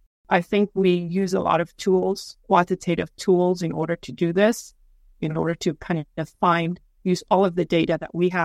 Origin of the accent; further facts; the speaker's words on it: Pretoria, Gauteng, South Africa; I grew up in Pretoria, which is in the central part of South Africa.